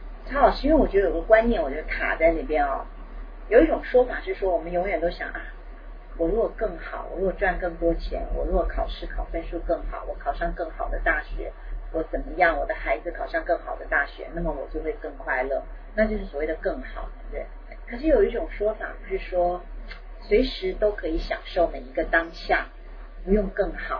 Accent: Taiwan; 我想很多来自台湾的朋友都记得我们小时候听过这个广告的

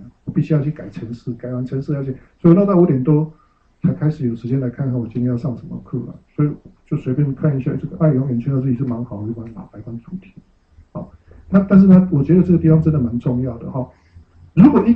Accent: Taiwan; accent: Taiwanese Mandarin; 我台湾国语我就台湾国语嘛，我怎么变我还是台湾国语嘛？

